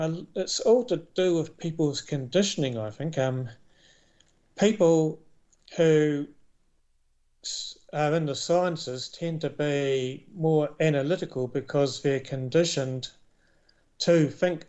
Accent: New Zealand; I was born and raised in New Zealand

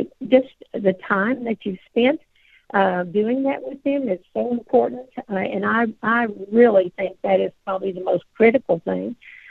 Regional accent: New Mexico, United States; my home community where I grew up in New Mexico, my high school friends, my college friends

